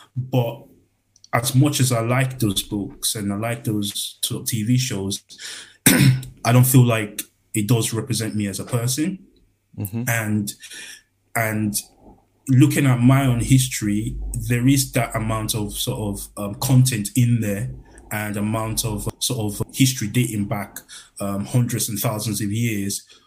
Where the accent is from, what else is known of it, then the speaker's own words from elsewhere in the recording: Nigeria; now in London, United Kingdom; I'm Nigerian by origin. Both my parents are Nigerian. And basically, I'm a mechanical engineer. Currently, I reside in London.